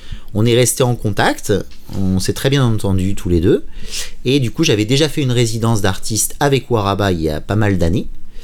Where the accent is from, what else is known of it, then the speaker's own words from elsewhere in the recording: Saintes, Nouvelle-Aquitaine, France; moi je suis originaire de Saintes.